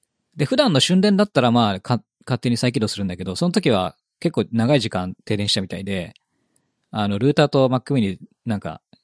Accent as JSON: {"language": "Japanese", "region": "Kanagawa", "country": "Japan", "tie": "born or raised there", "said": "神奈川、うちの実家神奈川なんだけど、"}